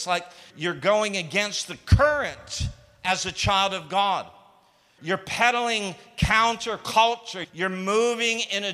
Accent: Toronto, Ontario, Canada; I had done very little travel growing up in Toronto, Canada, and then having family in Detroit in the USA.

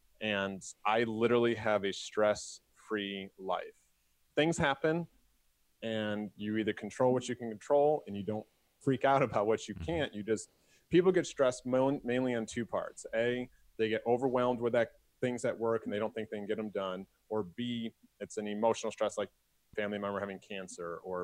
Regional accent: New York, United States; I'm from New York, so I'm okay with that.

